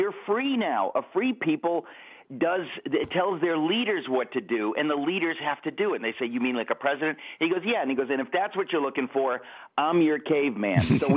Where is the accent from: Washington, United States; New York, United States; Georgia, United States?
New York, United States; and I'm a New Yorker, and so I kind of had a negative view of Trump.